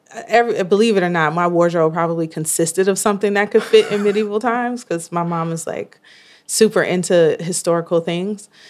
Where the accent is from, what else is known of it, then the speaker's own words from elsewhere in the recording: Detroit, Michigan, United States; now in Boston, United States; I'm from Detroit, Michigan. I'm a Brooklyn transplant right into Boston.